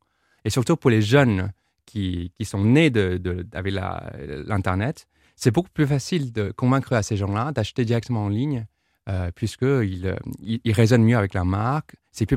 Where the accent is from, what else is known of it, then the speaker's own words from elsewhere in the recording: South China, China; Je viens du sud de la Chine, un village que vous mentionnez